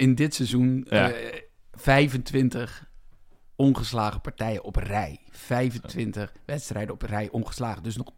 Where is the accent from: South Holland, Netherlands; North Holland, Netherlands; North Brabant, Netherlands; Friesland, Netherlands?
North Holland, Netherlands; Heemskerk; Ja, ik kom uit Heemskerk.